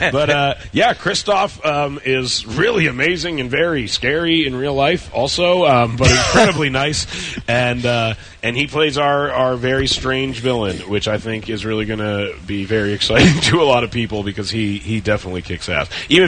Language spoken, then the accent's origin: English; Canada; Well, as a Canadian, Wolverine is someone that I've always been partial